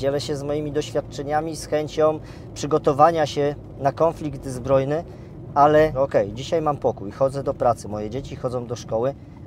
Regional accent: Racibórz, Silesian Voivodeship, Poland; ja jestem z Raciborza

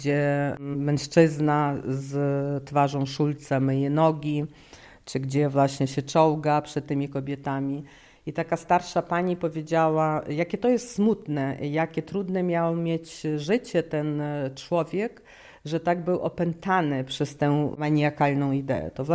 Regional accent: Ukraine; Ja jestem Ukrainką.

